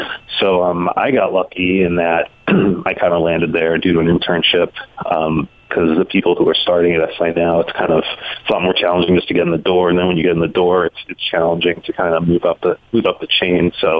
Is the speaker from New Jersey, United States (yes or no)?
no; Boston, Massachusetts, United States; Well, I grew up in Boston, and I worked at a magazine there, the Harvard Business Review